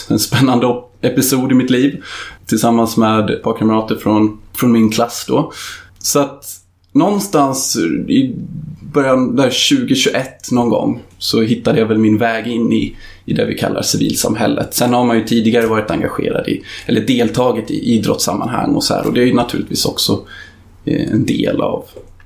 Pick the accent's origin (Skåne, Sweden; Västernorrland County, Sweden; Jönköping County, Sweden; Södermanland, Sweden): Södermanland, Sweden; Vingåker; Jag växte upp i Vingåker som är en liten tätort på den sörmländska vischan.